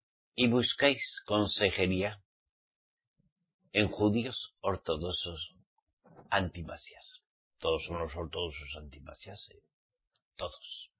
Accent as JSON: {"language": "Spanish", "country": "Spain", "said": "en mi país, en España"}